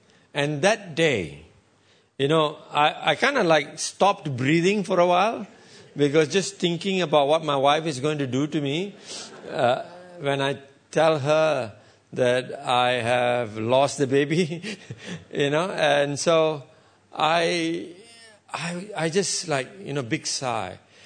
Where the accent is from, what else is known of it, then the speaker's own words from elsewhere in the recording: Malaysia; I'm a proud Malaysian, and I will always be a proud Malaysian.